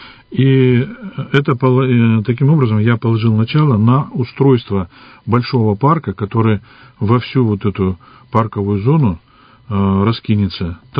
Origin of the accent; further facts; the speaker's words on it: Zhilkino, Irkutsk Oblast, Russia; Я вот житель Жилкинский, вырос все детство в Жилкине, у меня прошло, а дом 106, улица Полярная.